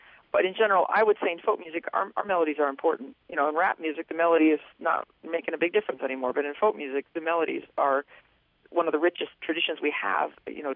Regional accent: New Hampshire, United States; I'm a New Englander. I'm from New Hampshire. I'm very much a product of, you know, having grown up in the Northeast.

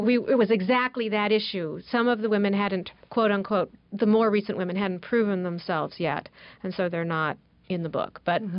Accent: Virginia, United States; I grew up in Virginia. I mean, we studied Pocahontas over and over and over.

